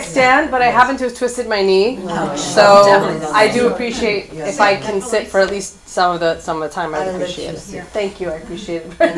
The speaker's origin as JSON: {"language": "English", "town": "Lakewood", "region": "New Jersey", "country": "United States", "tie": "born there", "said": "I was born in Lakewood, New Jersey."}